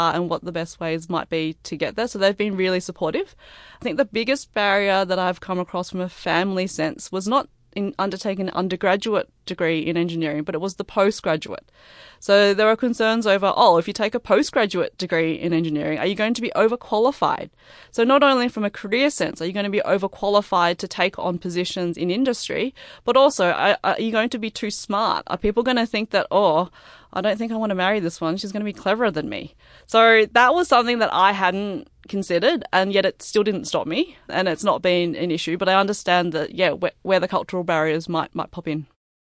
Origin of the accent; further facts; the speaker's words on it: Canberra, Australian Capital Territory, Australia; My parents are from Hong Kong and we have a lot of family back there. So I've really got a bit of an umbilical cord back to Hong Kong. But I was born in Australia. So I've been in Australia my entire life. I've grown up here. I've grown up in Canberra.